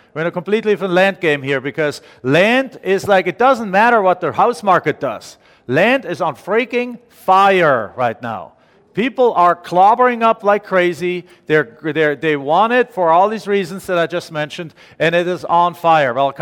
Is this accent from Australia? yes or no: no; Germany; English is a second language; now in United States; So we're immigrants to the United States. She is too. I'm from Germany.